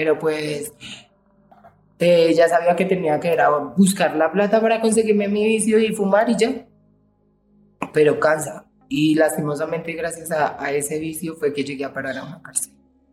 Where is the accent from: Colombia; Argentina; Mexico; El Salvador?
Colombia; Bogotá; Crecí en el Lucero, aquí en Ciudad Bolívar. Siempre he estado ahí.